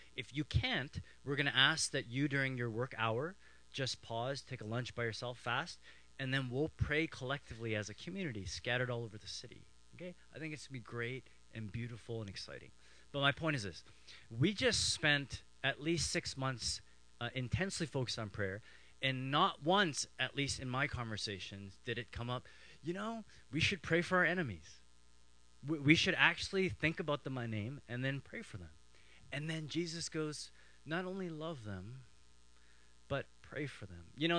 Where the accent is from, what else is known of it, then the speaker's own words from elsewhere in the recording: Toronto, Ontario, Canada; I was growing up in Toronto. We lived on the edge of the city. So picture Toronto, subdivision, and then farms. We were at the edge there.